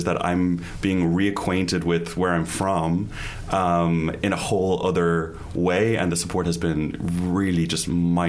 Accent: Ireland; because my whole experience in Ireland was living in a very conservative country.

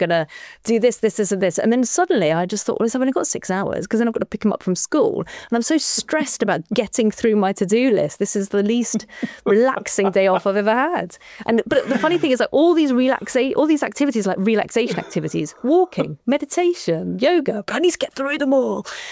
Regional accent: East of England, United Kingdom; I'm from Norfolk, right? And the sea in Norfolk is, you know, it's the North Sea. It's a bit bleak.

